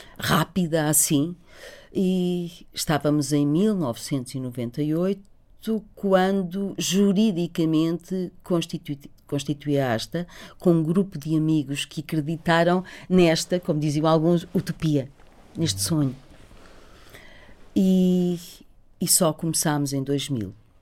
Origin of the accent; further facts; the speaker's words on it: Cabreira, Portugal; born there; moved away as an adult; Na Cabreira, aldeia onde eu nasci, E foi essa vontade de voltar às origens